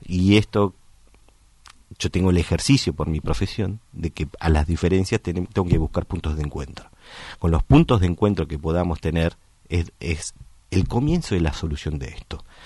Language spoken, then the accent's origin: Spanish; Argentina; El día que entendamos que eso somos los argentinos, ¿sí? Que somos el mejor pueblo del mundo, porque es la mezcla